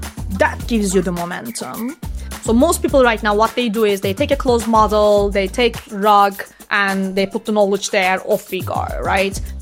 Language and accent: English; Turkey; now in United States; Bear in mind, I'm growing up in Turkey, right?